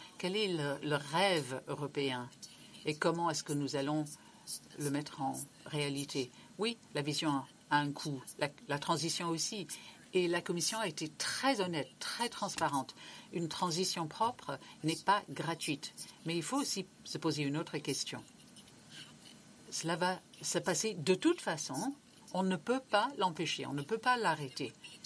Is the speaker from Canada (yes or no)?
no; Greece; Je viens de la Grèce et je vois l'importance de la réinvention de la démocratie.